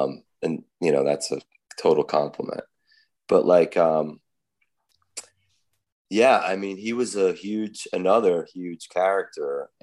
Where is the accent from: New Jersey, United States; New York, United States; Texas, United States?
New Jersey, United States; Edison; growing up in Jersey, like I grew up in Edison, which is centralish north Jersey